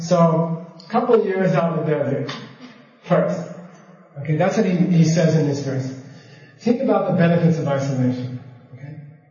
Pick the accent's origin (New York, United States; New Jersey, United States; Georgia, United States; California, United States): New York, United States; You know, we're all from New York, right?